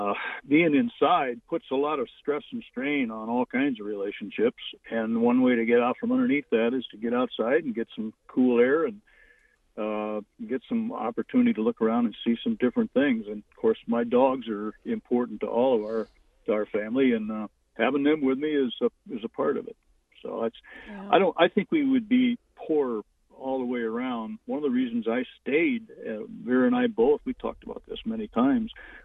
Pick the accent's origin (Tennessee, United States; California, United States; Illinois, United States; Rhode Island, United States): California, United States; And it's just hard to describe a kid like I was from California, where we had lots and lots of people on every place that you normally would go.